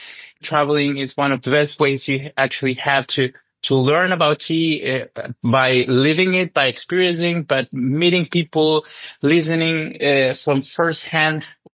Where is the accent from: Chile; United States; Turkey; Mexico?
Chile; I come from Chile, the biggest tea drinking country in America. So we are big tea drinkers. I grew up drinking tea